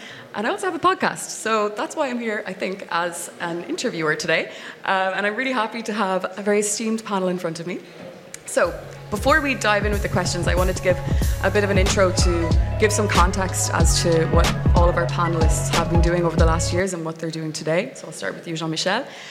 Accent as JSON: {"language": "English", "country": "Ireland", "said": "I'm Irish, if you couldn't tell from my accent."}